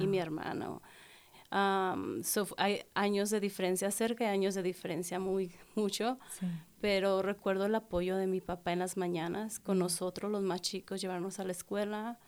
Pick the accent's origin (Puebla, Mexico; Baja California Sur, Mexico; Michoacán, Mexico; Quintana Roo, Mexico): Michoacán, Mexico; Zamora; Yo soy de México, de Zamora, Michoacán. Está al sureste de México.